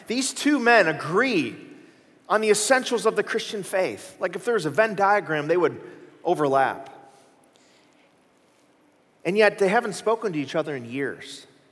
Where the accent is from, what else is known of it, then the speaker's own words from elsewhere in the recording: Chicago, Illinois, United States; now in Texas, United States; But I'm originally from Chicago. Now, don't hold that against me. But I did marry a Texan.